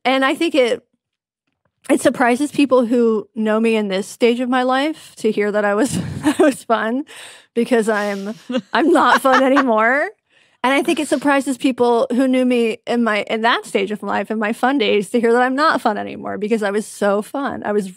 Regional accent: North Carolina, United States; You know, this was growing up in Western North Carolina.

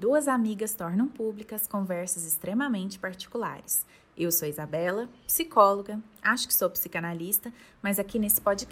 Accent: Goiás, Brazil; Nós somos goianas, acho que já deu para perceber pelo meu sotaque.

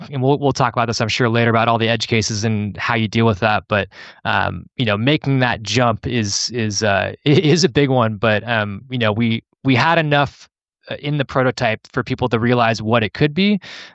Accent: California, United States; You know, I grew up in the Bay Area, which is, you know, Silicon Valley, you know, Mecca

